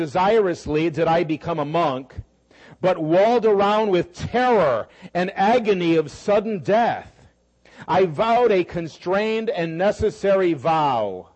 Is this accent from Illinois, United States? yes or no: no; Connecticut, United States; And I'm from Connecticut, grew up in Connecticut.